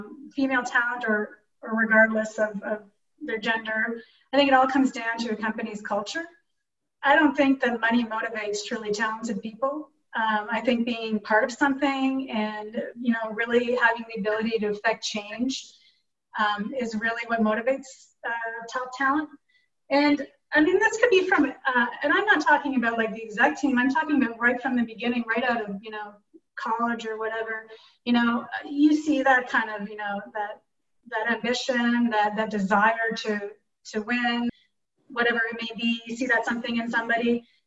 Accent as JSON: {"language": "English", "town": "Ottawa", "region": "Ontario", "country": "Canada", "said": "from Ottawa, whatever. I see the world through my lens of my experience."}